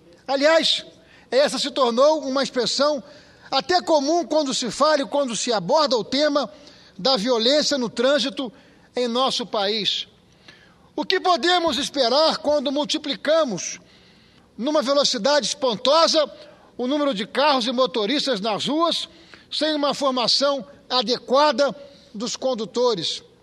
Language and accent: Portuguese; Espírito Santo, Brazil; deixou 4 outros adolescentes feridos lá no meu estado, no Espírito Santo.